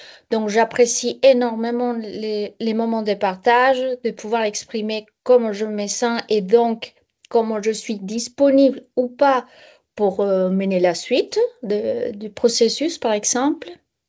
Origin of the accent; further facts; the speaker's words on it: Colombia; now in France; Je viens de Colombie, je m'installe en France.